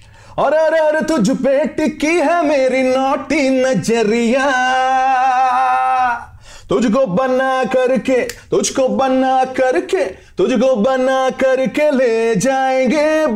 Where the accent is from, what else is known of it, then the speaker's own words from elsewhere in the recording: Dwarahat, Uttarakhand, India; मेरे जहाँ का मेरा गांव है वहाँ का हमारा एक छोटा सा मार्केट है वहाँ का नाम है उस नाम पे द्वाराहाट।